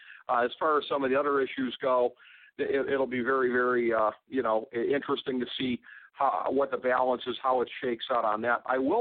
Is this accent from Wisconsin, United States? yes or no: no; Cleveland, Ohio, United States; how he has gone coming here to my hometown of Cleveland, getting booed off the stage during the convention